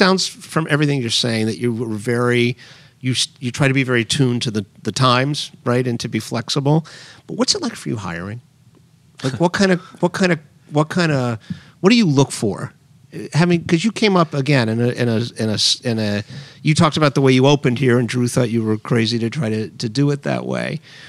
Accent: Miami, Florida, United States; It's in there. I grew up in Miami.

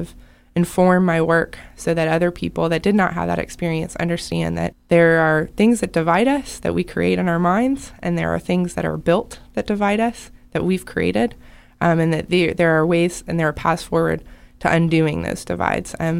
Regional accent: Tulsa, Oklahoma, United States; I think it was those early experiences of growing up in Tulsa, Oklahoma, in the way that I did, going to the schools that I did

